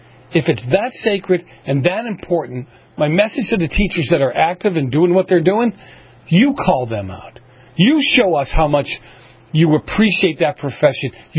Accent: Boston, Massachusetts, United States; You know, I grew up in Boston in the 70s.

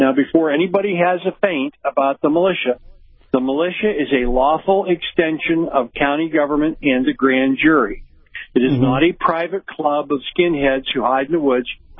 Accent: Pennsylvania, United States; But I'm from Pennsylvania, where they told me to swallow hard and choose the lesser of two evils.

